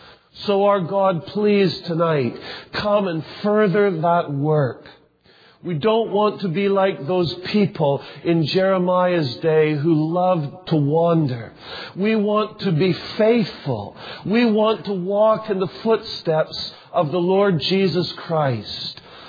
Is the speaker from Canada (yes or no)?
yes; Canada; now in United States; As a Canadian living some years in the States